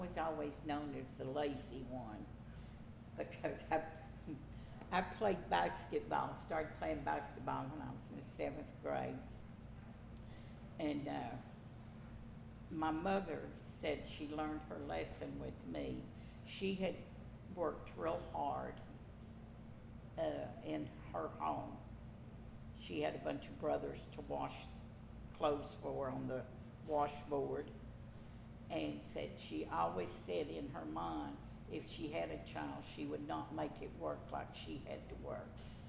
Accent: Smoky Junction, Tennessee, United States; I grew up in Smoky Junction, lived there till I graduated high school.

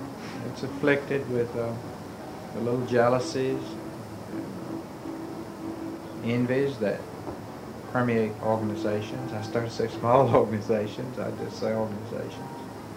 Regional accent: Decatur, Alabama, United States; I know we had seen it in my hometown, and Decatur didn't get a new industry until 1948, I suppose.

